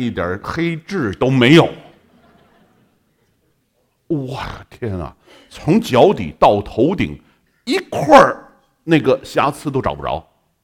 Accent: China; 我们中国人是这个哈，发受之父母哈，这个所以中国人从来不剪短发的

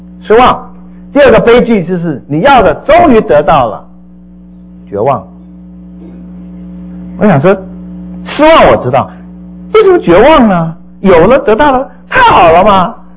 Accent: Taiwan; born there; 我是从台湾出生的，台湾的

